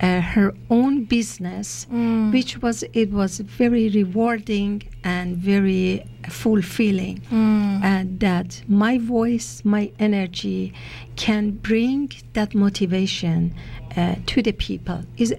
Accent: Iran; now in Canada; Originally, I am born and raised in Iran. And I live in Canada. My university, my college degree was in Canada.

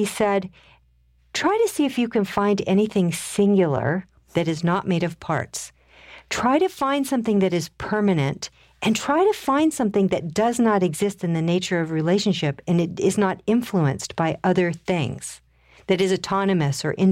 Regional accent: Colorado, United States; I come from Colorado. It's bone dry there.

